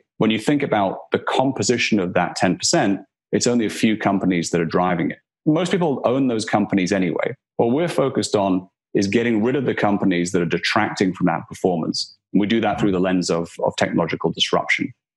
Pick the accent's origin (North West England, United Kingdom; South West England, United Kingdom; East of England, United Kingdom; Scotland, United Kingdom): Scotland, United Kingdom; Aberdeen; so I'm from Scotland and I'm from a city on the northeast coast of Scotland called Aberdeen. And I grew up there.